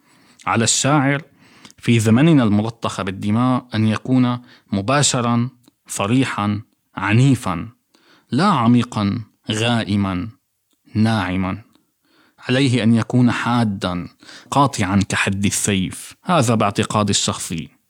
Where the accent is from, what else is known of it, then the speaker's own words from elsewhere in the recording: Syria; now in Berlin, Germany; الحروب والقنابل وشلالات الدماء التي تملأ بلادي سوريا إلى يومنا هذا